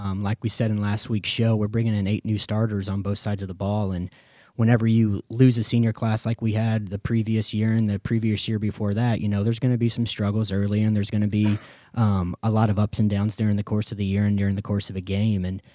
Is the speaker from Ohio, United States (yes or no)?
no; Smith Center, Kansas, United States; He's from Norton, Kansas. I'm from Smith Center, Kansas, so it's that rivalry of the old MCL, hard knock football.